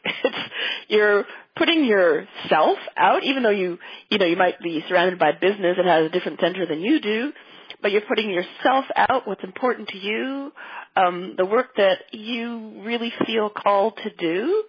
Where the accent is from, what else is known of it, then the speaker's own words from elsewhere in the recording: Canada; also born or lived in England; My parents are Jamaican. We lived in England. I was born in England. And then they immigrated to Canada when I was about 6 or 7.